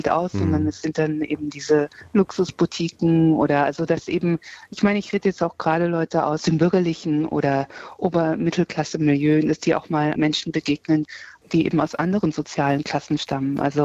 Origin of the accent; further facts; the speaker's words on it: Kassel, Hesse, Germany; ich bin in Kassel aufgewachsen.